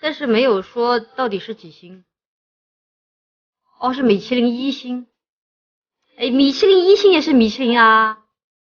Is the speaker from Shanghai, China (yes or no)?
yes; Shanghai, China; 我是哪点的人？我是上海人噻